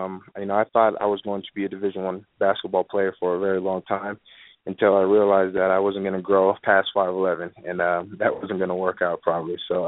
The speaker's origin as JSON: {"language": "English", "town": "Santa Rosa", "region": "California", "country": "United States", "tie": "born or raised there", "said": "I grew up in Santa Rosa, about 45 minutes south of San Francisco, small little town."}